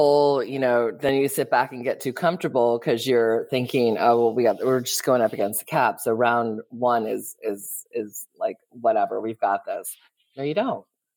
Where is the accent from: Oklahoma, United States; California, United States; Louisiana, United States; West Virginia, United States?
California, United States; San Ramon; No, I grew up in San Ramon, California, and that is where he is from.